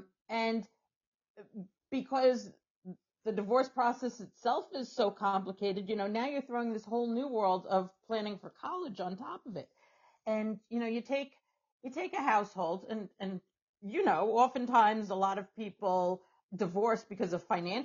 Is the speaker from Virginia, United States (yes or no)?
no; New York, United States; I'm from New York, and in New York, they usually use what's called a SUNY cap